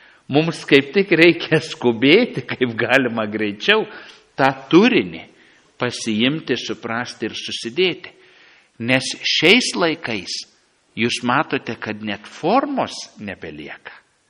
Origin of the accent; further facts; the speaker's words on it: Samogitia, Lithuania; bet ir mes, lietuviai, žemaičiai, irgi galėtumėm skaityti šventąjį raštą gimtąją kalbą